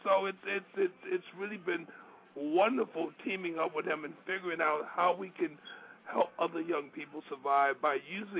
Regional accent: Brooklyn, New York, United States; I grew up in Brooklyn and under sort of the same conditions, the same life.

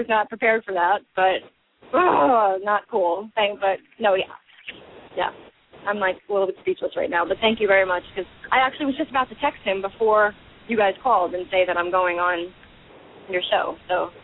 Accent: New York, United States; Like, I'm from New York. I want to see it legal.

